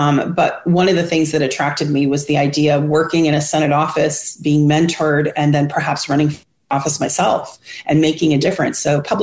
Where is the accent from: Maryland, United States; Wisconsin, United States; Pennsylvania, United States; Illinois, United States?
Wisconsin, United States; also born or lived in Salinas, California; I lived on a farm in Wisconsin when I was a little girl. I was born in the Monterey County, California, so in Salinas.